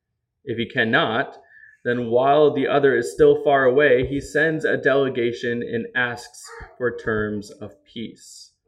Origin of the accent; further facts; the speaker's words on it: Midwest, United States; Now, like many of you, I am from the Midwest, so I know all about Midwest nice.